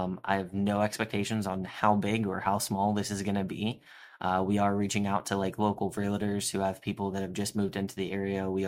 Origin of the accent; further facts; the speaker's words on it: New Port Richey, Florida, United States; also born or lived in Clearwater; now in Tampa, United States; Born and raised. I was born in Clearwater. My family slowly migrated up to about Newport Richey, went to high school there.